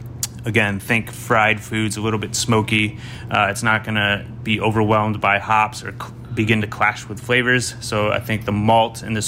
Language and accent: English; Jamestown, New York, United States; So I am from Jamestown, New York, which is about an hour south of Buffalo, New York. So I grew up eating a whole lot of buffalo chicken.